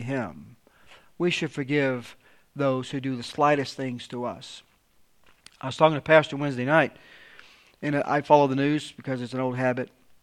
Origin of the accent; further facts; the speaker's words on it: Alabama, United States; which I'm from Alabama.